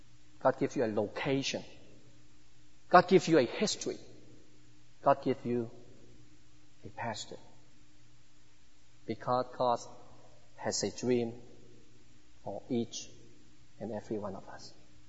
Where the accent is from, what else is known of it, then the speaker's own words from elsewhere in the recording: Hong Kong; As I said, I was brought up in Hong Kong. I understand what poverty is, but not to that extent how people are struggling with their daily lives.